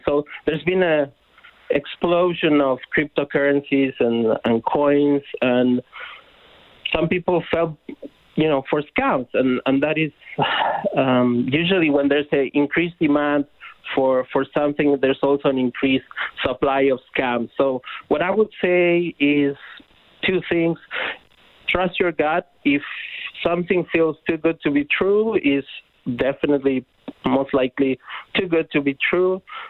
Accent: Argentina; I'm originally from Argentina

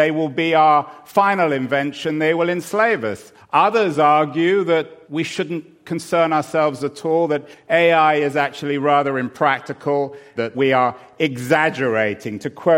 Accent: California, United States; Now, I'm from Silicon Valley

